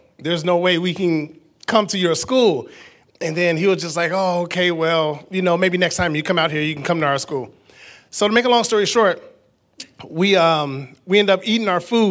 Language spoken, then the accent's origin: English; United States; Because I'm an American who enjoys air conditioning.